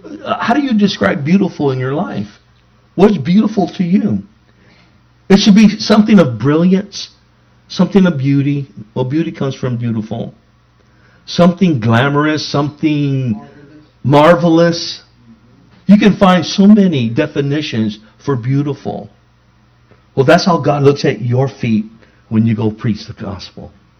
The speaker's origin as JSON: {"language": "English", "town": "National City", "region": "California", "country": "United States", "tie": "born or raised there", "said": "You know, I remember growing up in National City, 11 brothers and sisters."}